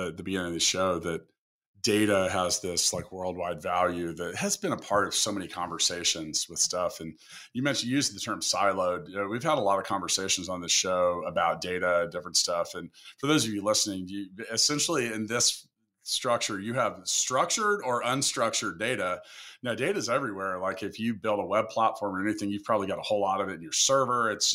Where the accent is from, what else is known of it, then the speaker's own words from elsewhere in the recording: Kansas City, Missouri, United States; that are located in my hometown of Kansas City.